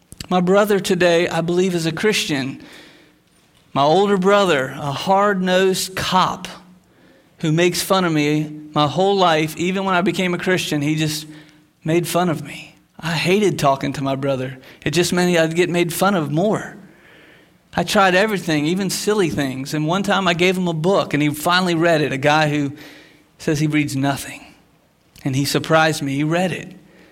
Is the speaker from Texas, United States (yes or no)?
no; Stuart, Florida, United States; I just remember fishing as a kid on the East Coast growing up near Stewart here in Florida, and my dad would take me fishing.